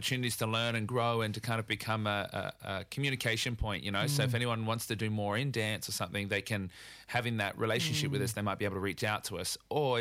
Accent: Queensland, Australia; Oh, no, I'm a Queenslander.

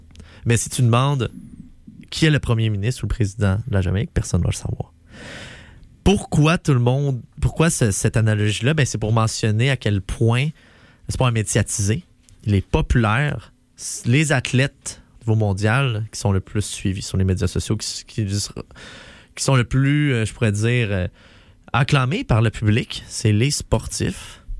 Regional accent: Quebec, Canada; je suis québécois

